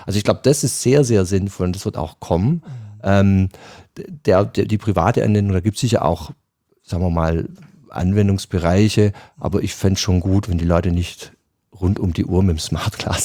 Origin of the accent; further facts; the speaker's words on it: Southern Germany, Germany; Wie Sie wahrscheinlich meinem Akzent schon ein bisschen raushören, bin ich kein gebürtiger Niederrheiner, sondern komme weit aus dem Süden.